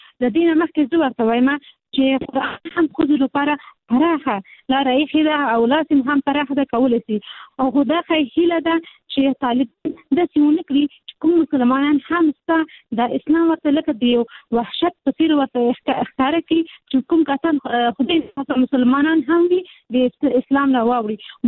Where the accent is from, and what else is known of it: Peshawar, Khyber Pakhtunkhwa, Pakistan; born or raised there